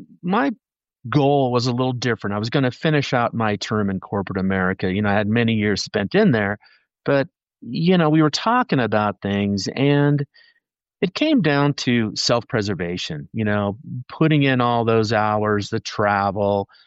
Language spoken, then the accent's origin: English; San Clemente, California, United States; Well, you know, I'm from the beach, number one, okay? So I'm from San Clemente, for those of you who know Orange County.